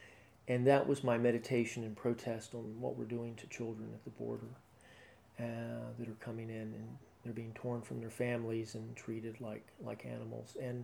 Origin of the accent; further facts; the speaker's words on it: North Carolina, United States; my home state is submerged in water, many of my North Carolinian brothers and sisters are going to want to immigrate.